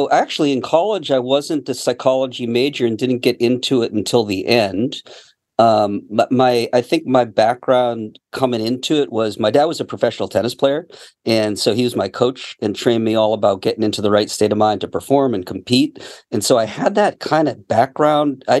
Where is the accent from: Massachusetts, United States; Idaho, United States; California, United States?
Massachusetts, United States; Boston; You know, I'm from Boston like you, mm-hmm. from that area.